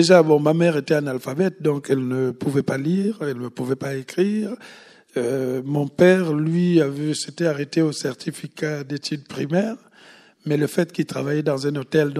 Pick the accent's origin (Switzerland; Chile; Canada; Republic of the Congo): Republic of the Congo; moved away as an adult; je suis né au Congo-Brazzaville, et j'ai grandi là-bas et j'ai quitté la France... le Congo, à l'âge de 21 ans, pour aller faire des études.